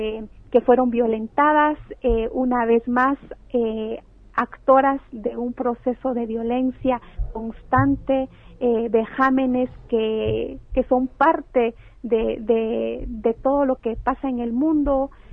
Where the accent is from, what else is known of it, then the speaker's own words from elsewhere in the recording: Guatemala; Tenemos que quitarnos como guatemaltecos la idea de que nosotras las mujeres tenemos que estar representadas